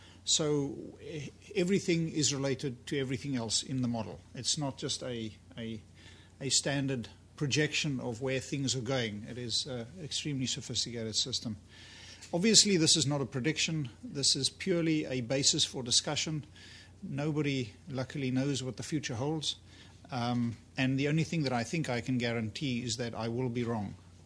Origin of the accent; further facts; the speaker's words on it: South Africa; I am South African, obviously from my accent